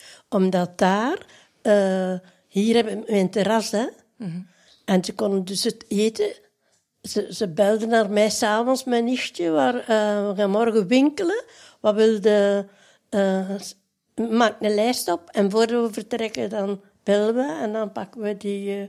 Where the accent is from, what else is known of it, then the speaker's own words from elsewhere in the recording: Grote-Vorst, Antwerp, Belgium; also born or lived in Ramsel; Nee, ik ben van de Kempen, van Grootvorst.